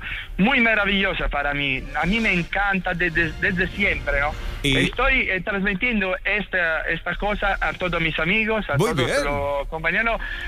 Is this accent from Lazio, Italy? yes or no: no; Milan, Lombardy, Italy; Spanish is a second language; moved away; also born or lived in Spain; Yo soy italiano, Milán. 100%. Mi padre y mi madre son sicilianos, desde la isla de la Sicilia de Catania. Para entender, yo soy nació en Milán